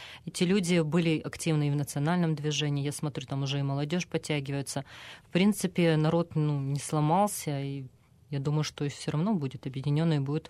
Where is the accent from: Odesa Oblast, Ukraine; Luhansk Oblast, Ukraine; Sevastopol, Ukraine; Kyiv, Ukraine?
Sevastopol, Ukraine; Я хочу сказать, что я сама с Севастополя, самых первых арестованных ребят знаю еще с Крыма.